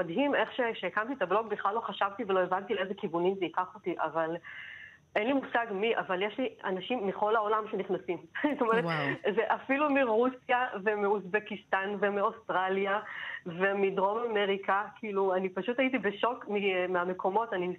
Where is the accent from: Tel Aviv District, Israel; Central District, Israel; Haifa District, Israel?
Central District, Israel; Givat Koah; אני גדלתי שם, הם גרו במושב גבעת כוח, במרכז הארץ, וממש הילדות שלי ביליתי שם המון.